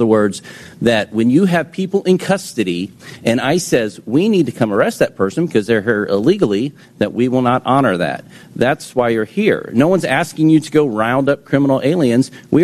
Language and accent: English; Texas, United States; So I'm from Texas. Let's talk about Texas.